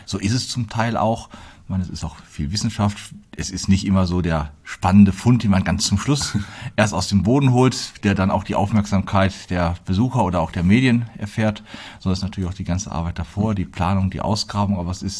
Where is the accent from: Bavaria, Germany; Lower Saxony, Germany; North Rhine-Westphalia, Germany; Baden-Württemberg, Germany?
North Rhine-Westphalia, Germany; Plettenberg; moved away as an adult; bin in Plettenberg geboren, aufgewachsen, also habe da bis zu meinem 19. Lebensjahr auch die Zeit verbracht. Komme da mütterlicherseits auch aus einer Försterfamilie